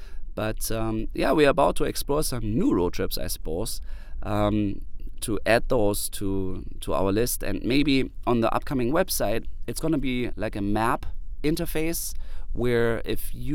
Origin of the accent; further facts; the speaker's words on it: Germany; English is a second language; moved away as an adult; now in Fargo, United States; I am from Germany. I relocated to Fargo in 2009.